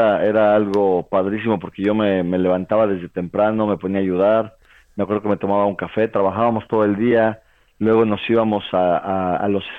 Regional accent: Toluca, State of Mexico, Mexico; moved away as an adult; Entonces yo a los 20 años, prácticamente 19 años, me fui a estudiar, me fui de Toluca a vivir a Puebla

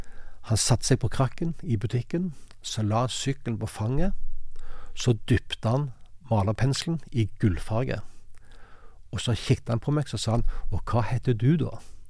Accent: Hana, Rogaland, Norway; Jeg kom fra Hana, utenfor Sandnes. Der hadde jeg mange gode kompiser.

